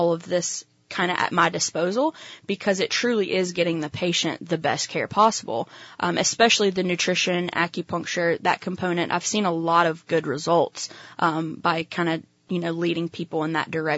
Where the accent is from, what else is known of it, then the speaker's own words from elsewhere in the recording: North Carolina, United States; South Carolina, South but Carolina. I'm from North Carolina.